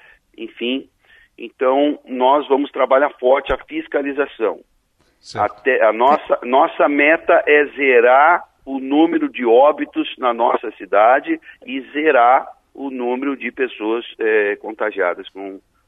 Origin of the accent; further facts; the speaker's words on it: Porto Alegre, Rio Grande do Sul, Brazil; moved away as an adult; now in Caxias do Sul, Brazil; tenho 47 anos … há 25 anos, sou natural de Porto Alegre, estou em Caxias do Sul há 17 anos